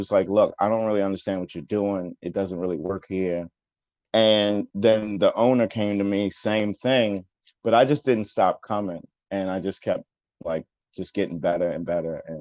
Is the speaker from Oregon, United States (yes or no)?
no; Baltimore, Maryland, United States; also born or lived in Oakland; now in Los Angeles, United States; I'm from Baltimore. I moved to Oakland, and I started stand-up comedy in Oakland